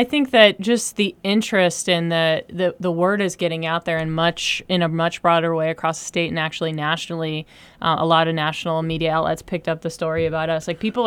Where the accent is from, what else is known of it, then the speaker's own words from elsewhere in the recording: Virginia, United States; I came from the land of Virginia Tech. I came from Virginia, and most of my friends went to Virginia Tech and didn't major in anything tech.